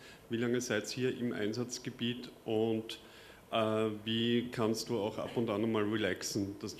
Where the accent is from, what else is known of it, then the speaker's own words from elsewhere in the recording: Styria, Austria; ich komme aus Österreich und ich komme auch aus dieser Gegend rund um, also circa 40 Kilometer von Spielfeld entfernt, diesem Übergang